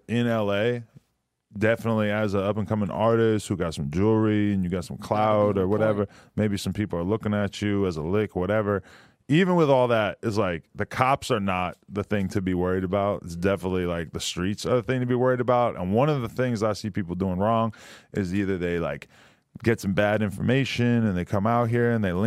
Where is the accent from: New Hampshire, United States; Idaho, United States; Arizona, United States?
New Hampshire, United States; New Hampshire. Like a random-ass place outside Boston up on the East Coast.